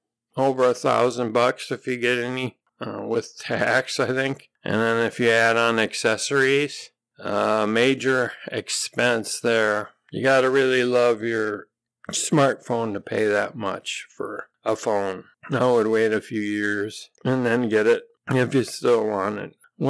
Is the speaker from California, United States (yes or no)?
no; Minnesota, United States; No, I'm from Minnesota, and I do not.